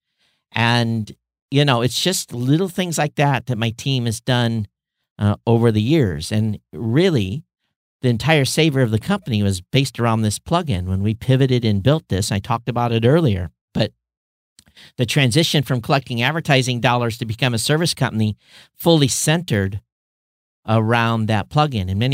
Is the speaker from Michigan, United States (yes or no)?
yes; Quincy, Michigan, United States; I grew up here in the Quincy Coldwater area. My grandfather was a cash crop farmer.